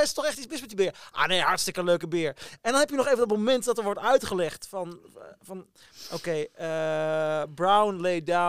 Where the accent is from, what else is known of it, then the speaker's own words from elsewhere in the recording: Oldenzaal, Overijssel, Netherlands; ik kom uit Oldenzaal.